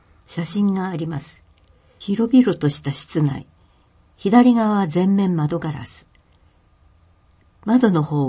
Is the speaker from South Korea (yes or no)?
no; New Zealand; Japanese is a second language; now in Japan; しかし私の出身国ニュージーランドではお正月といえばキャンプやパーティー、そして花火です。